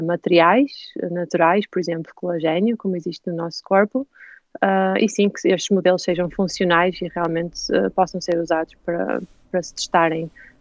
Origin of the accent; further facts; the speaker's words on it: Póvoa de Varzim, Norte, Portugal; moved away as an adult; now in Germany; Eu pensava, eu sou da Póvoa de Varzim, não fica muito longe de Braga, uhum. E pensava sinceramente que iria sempre viver lá.